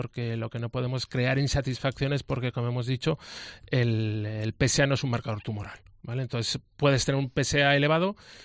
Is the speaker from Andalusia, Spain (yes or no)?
no; Aragon, Spain; Lo que pasa es que somos de Aragón, los seis que formamos la Junta Directiva somos de Aragón